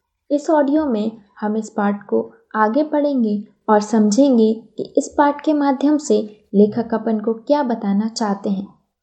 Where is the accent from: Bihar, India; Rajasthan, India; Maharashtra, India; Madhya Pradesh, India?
Madhya Pradesh, India; मैं मध्य प्रदेश से हूँ।